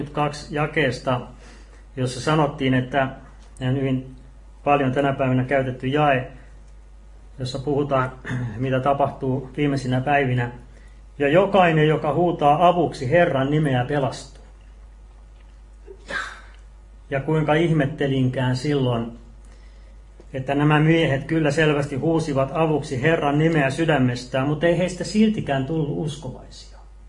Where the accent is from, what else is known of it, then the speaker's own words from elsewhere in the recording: Kokkola, Central Ostrobothnia, Finland; Itse olen Kokkolasta